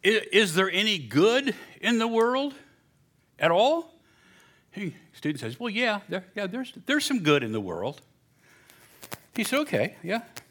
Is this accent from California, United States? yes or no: no; West Virginia, United States; When I was in college, my parents, we're from West Virginia. Nothing fancy.